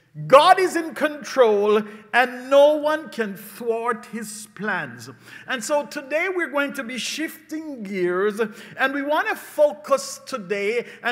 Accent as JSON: {"language": "English", "country": "Jamaica", "said": "I was, after all, I am a Jamaican as well, you know."}